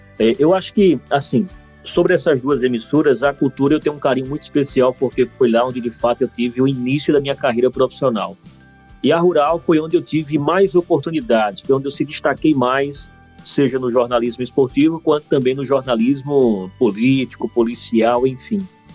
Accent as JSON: {"language": "Portuguese", "town": "Alagoa Grande", "region": "Paraíba", "country": "Brazil", "said": "eu também sou de Alagoa Grande, então somos conterrâneos."}